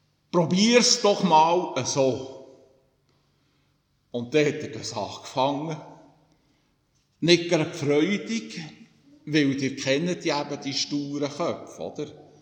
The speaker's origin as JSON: {"language": "German", "region": "Bern", "country": "Switzerland", "tie": "born or raised there", "said": "Aber ich bin im Emmental aufgewachsen"}